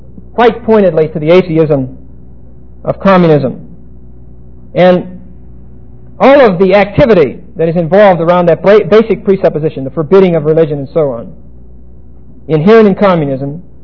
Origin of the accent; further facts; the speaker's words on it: Pittsburgh, Pennsylvania, United States; I'm from Pittsburgh.